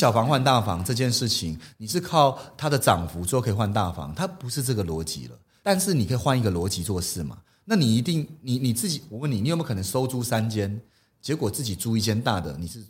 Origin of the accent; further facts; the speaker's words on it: Tainan, Taiwan; 我的家乡，我讲我家乡不会被骂、我是在台南出生的，